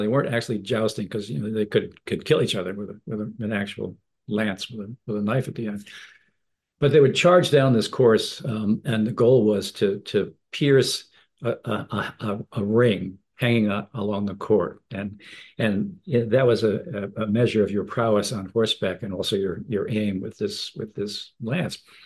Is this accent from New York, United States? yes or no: yes; Freeport, New York, United States; Long Island, Semper Fi. I grew up in Freeport.